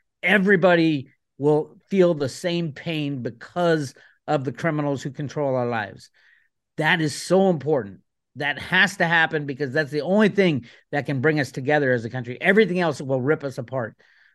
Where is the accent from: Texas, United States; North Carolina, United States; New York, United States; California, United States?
California, United States; Oakland; I grew up in Oakland. Oakland's a great place and a bad place at the same time. I loved it for many, many years. And then as of, you know, 5 years ago, I had to move out.